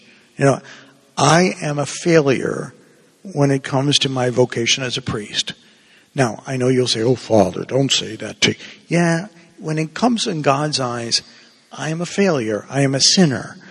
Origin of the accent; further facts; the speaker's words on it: Havana, Cuba; now in United States; I think most of you know that I'm originally from Havana, Cuba. And my mom and dad arrived here as refugees.